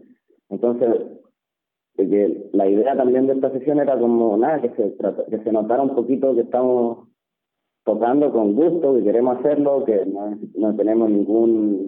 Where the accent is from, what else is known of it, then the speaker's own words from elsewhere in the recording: Chile; born there; Yo nací en Chile en la época donde el punk era el punk.